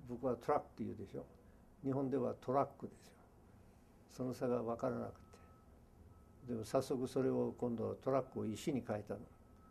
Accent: Canada; 僕らもやはりカナダ育ちだから

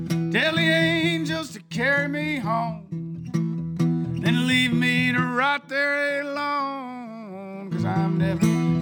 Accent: Iowa, United States; also born or lived in Boston / Chicago; we moved to the South in 91, and the South is very different, obviously, than growing up in Iowa and living in Boston, places like that, Chicago.

